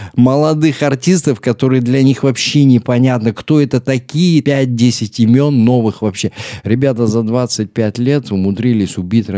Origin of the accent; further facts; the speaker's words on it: Chelyabinsk, Chelyabinsk Oblast, Russia; Я говорю, а я из Челябинска, он в Москве, понятное дело.